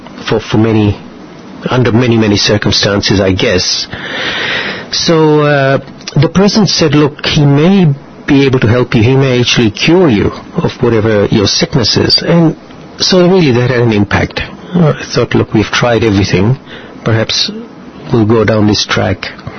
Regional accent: Kampala, Central Region, Uganda; born there; I was born in Kampala with severe asthma.

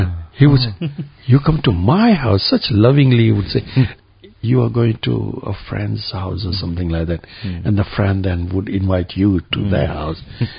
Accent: Gujarat, India; Because we come from Gujarat, where we got a bit of chapatis and a bit of rice as well.

